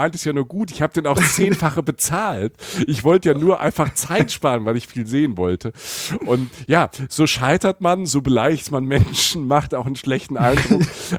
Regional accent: Rhineland-Palatinate, Germany; ich komme aus der Pfalz, 1000 Einwohner, ne, wunderschön, südliche Weinstraße, ist die Toskana, es ist alles wunderbar.

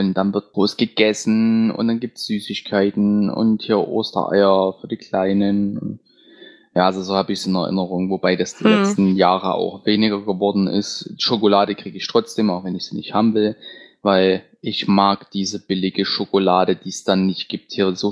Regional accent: Saxony, Germany; Dann gibt's auch mal Ente, dann gibt's auch Rouladen, was halt bei uns im Vogtland häufiger.

